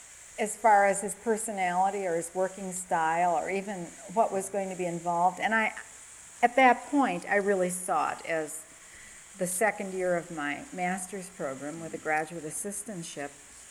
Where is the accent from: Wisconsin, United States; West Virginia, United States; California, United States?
Wisconsin, United States; Sheboygan; Growing up in Sheboygan, on the edge of the city